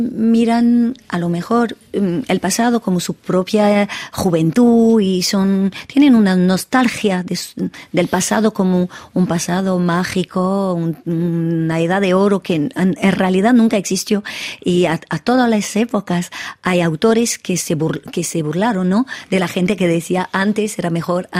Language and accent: Spanish; France; born there; Spanish is a second language; yo nací en Francia de padres que, bueno, mi mamá nació en Francia y ella era de padres españoles, madre y padre. Entonces son mis abuelos que son españoles